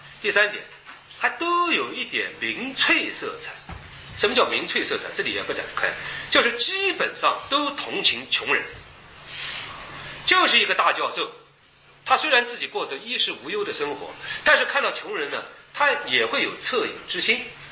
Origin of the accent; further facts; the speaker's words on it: China; 因为我们中国人民老是想到蒋介石有美国顾问